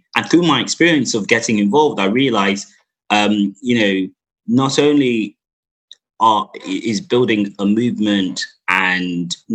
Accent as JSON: {"language": "English", "town": "Stratford", "region": "London", "country": "United Kingdom", "tie": "born or raised there", "said": "I grew up in Stratford, East London, the same location I work today."}